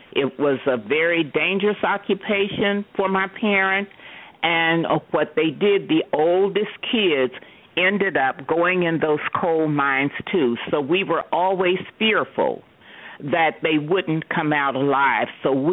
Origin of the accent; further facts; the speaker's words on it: West Virginia, United States; except I grew up in West Virginia, and my father was a coal miner.